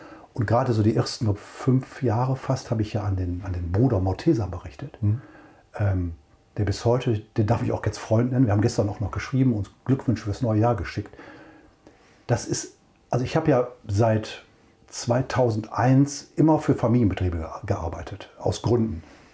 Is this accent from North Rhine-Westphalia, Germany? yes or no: yes; Wuppertal, North Rhine-Westphalia, Germany; das ist ja in der Nähe von Wuppertal, meiner Heimat.